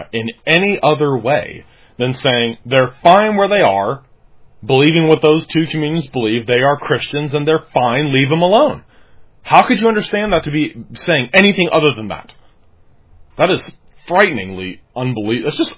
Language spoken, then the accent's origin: English; Cincinnati, Ohio, United States; Yeah, and the thing is, growing up in Cincinnati, Ohio, I mean, I knew a lot of ex-Roman Catholics in the churches that I was a member of and went to.